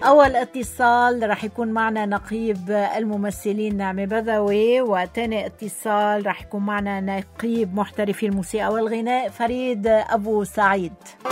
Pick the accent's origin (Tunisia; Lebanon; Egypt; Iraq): Lebanon